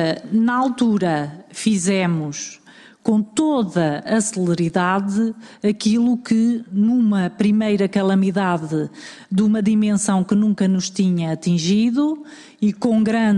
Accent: Portugal; enquanto portugueses

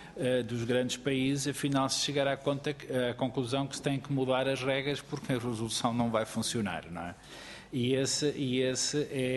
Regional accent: Portugal; porque nós não nos podemos esquecer, como portugueses, que o nosso aliado tradicional no quadro europeu sempre foi o Reino Unido.

